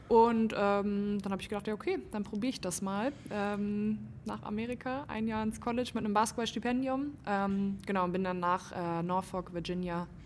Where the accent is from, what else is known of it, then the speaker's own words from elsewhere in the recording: Germany; ich komme aus Europa, ich komme aus Deutschland